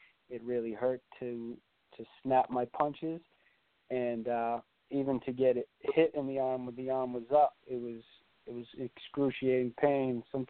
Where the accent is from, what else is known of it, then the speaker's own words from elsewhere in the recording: Salem, United States; I actually had a good physical therapist right here in my hometown, Salem.